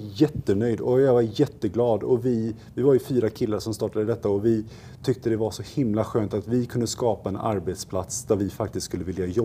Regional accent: Gothenburg, Västra Götaland County, Sweden; now in Stockholm, Sweden; Jag är född och uppvuxen i Göteborg, som jag hoppas att det fortfarande hörs när jag pratar. Och sen så flyttade jag till Stockholm för att jag ville jobba med tv.

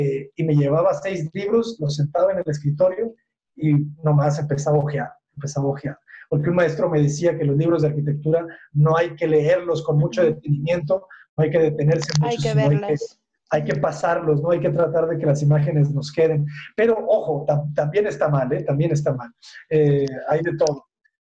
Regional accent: Los Mochis, Sinaloa, Mexico; moved away as an adult; now in Guadalajara, Mexico; yo soy de Los Mochis, yo viví en Los Mochis, allá nací y me vine a estudiar a Guadalajara.

